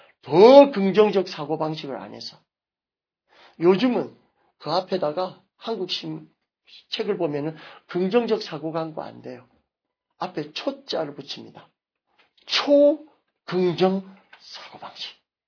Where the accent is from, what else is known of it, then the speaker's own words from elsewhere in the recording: Busan, South Korea; 부산에 가서는 잡소로 곱창 전문인데 그런데 그 교회가 제가 어릴 때 자랐던 그 교회의 바로 위에 있어요.